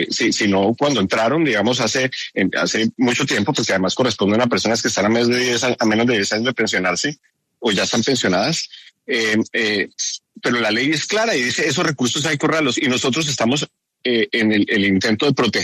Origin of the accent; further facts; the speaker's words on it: Colombia; no vamos a tener como nación, como colombianos, para responder por esas pensiones en el futuro.